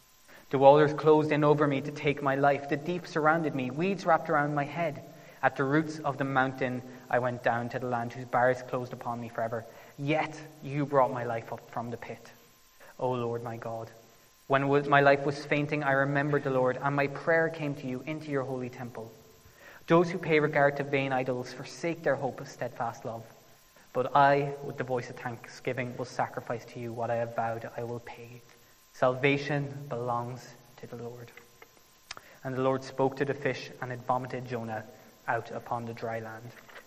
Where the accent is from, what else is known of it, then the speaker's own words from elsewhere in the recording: Cork, Munster, Ireland; accent: Cork; I'm from Cork, and because I'm from Cork, I say my this, that, these, and those.